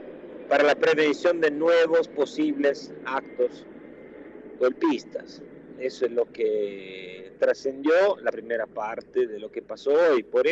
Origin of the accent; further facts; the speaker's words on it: Italy; se dice en italiano, yo soy italiano